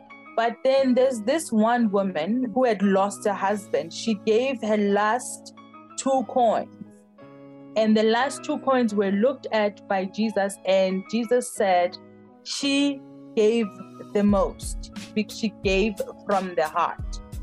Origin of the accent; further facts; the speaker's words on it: Alexandra, Gauteng, South Africa; I grew up in Alexandra. It's a, you know, small congested place